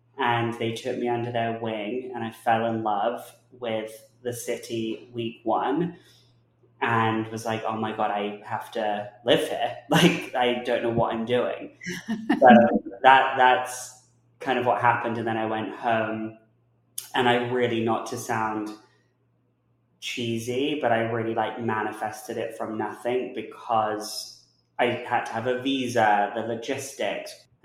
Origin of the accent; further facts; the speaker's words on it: England, United Kingdom; I think growing up in England, where it's not really the culture to just talk to everyone and anyone